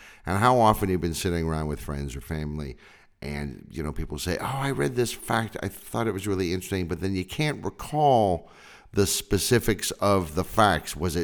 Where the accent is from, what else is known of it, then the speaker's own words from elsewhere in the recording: California, United States; growing up in California at least, where wildfires were a big problem, even back then